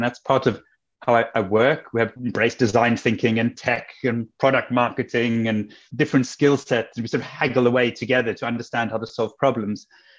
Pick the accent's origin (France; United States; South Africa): South Africa; I'm from South Africa. It's where I grew up.